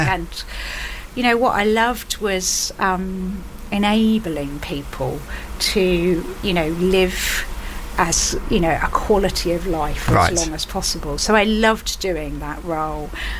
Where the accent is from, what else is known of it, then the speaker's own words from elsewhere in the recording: Isle of Wight, South East England, United Kingdom; moved away as an adult; So I grew up on the Isle of Wight and at 18 went off to train to be a physiotherapist.